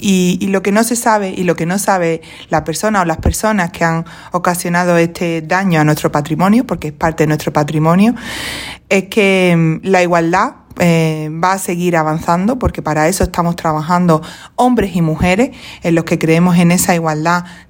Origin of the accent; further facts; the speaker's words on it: Valverde del Camino, Andalusia, Spain; todos somos españoles, andaluces, onubenses y valverdeños y valverdeñas.